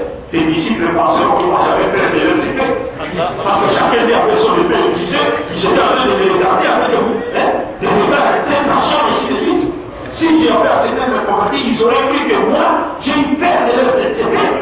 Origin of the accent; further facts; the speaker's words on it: DR Congo; Chez moi, à l'RDC